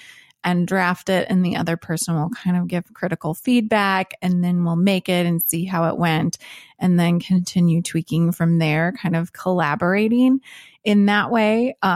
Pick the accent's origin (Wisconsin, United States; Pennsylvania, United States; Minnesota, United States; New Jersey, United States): Minnesota, United States; now in Indianapolis, United States; Yes, I'm from Minnesota originally, and Alex is from Indiana, and right now we reside in Indianapolis.